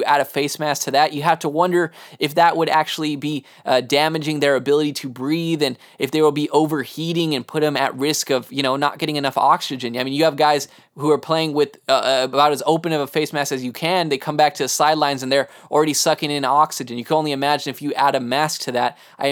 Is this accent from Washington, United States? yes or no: no; Texas, United States; You know, if you guys know I am from Texas